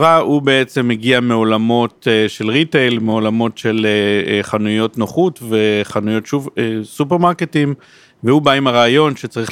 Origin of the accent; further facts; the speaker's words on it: Tel Aviv, Tel Aviv District, Israel; born there; אני יזם של הייטק, נולדתי פה בתל אביב, וכבר 25 שנה עוסק במקצוע הזה.